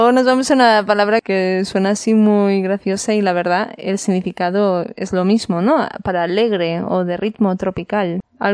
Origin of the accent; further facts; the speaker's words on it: Galicia, Spain; yo soy gallega y, vamos, decimos también pai y mai.